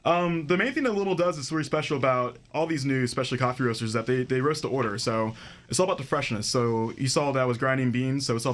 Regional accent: Baltimore, Maryland, United States; Hey, just because I'm from Baltimore doesn't mean you know.

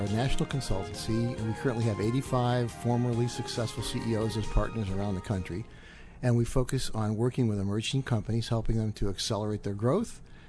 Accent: Rochester, New York, United States; I grew up in upstate New York, Rochester.

